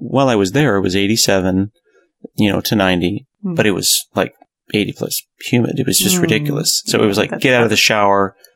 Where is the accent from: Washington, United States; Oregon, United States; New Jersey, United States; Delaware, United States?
Oregon, United States; born there; I was born in Oregon, you know, I don't know what it is in Celsius, but room temperature for me is about 65. You know, I grew up sleeping with the windows open.